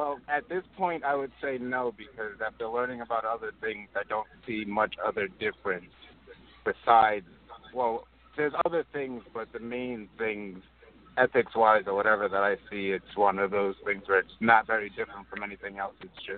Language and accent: English; Long Island, New York, United States; also born or lived in Georgia; I live on Long Island, from Long Island, New York. Lived here virtually all my life. I was born in Georgia, but virtually lived in New York my whole life.